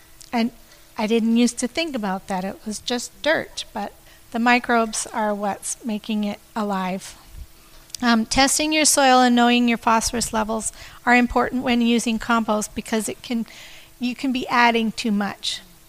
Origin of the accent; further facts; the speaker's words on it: Canadian Shield, Canada; I grew up on the Canadian Shield. Didn't have to dig far to get rock.